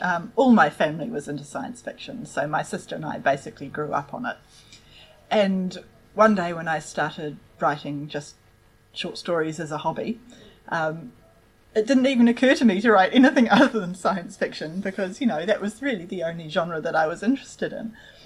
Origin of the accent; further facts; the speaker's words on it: Nelson, New Zealand; growing up in New Zealand. I grew up in Nelson